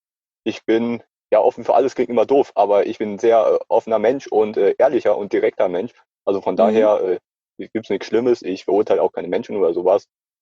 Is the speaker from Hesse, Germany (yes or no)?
yes; Hesse, Germany; Ich komme aus Hessen, also Apfelwein.